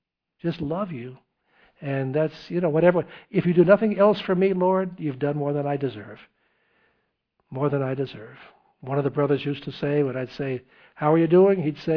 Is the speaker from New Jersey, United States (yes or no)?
no; Tennessee, United States; now in Albany, United States; I came from Tennessee